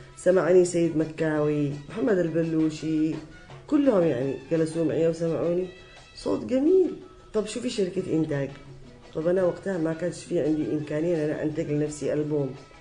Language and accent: Arabic; Aden, Yemen; أنا بنت عدن وما نش مزينة وبن أسرة فلانية معروفة